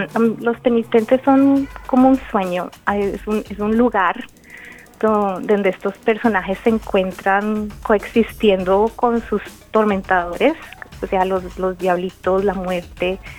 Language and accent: Spanish; Colombia; Creciendo en Latinoamérica, rodeada de tantas historias, de simbolismo, de fe